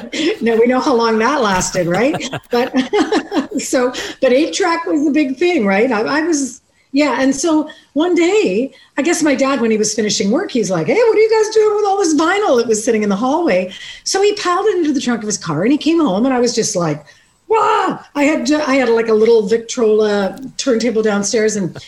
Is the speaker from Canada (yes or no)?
yes; Canada; I am from Canada